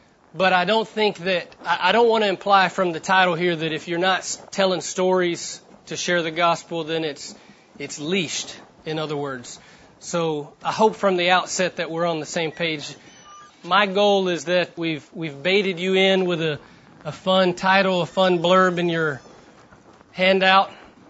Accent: Texarkana, United States; I was born and raised in Texarkana, a country town, just a couple hours from here.

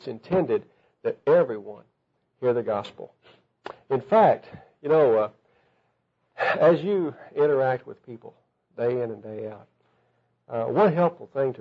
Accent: Duncan, Oklahoma, United States; I'm from Duncan, Oklahoma.

